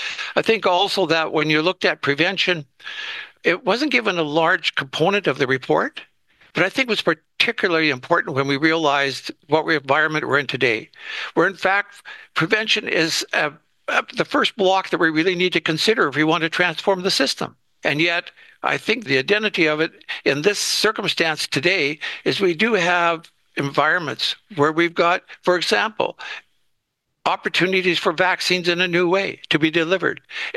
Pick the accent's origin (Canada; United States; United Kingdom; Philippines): Canada; as a Canadian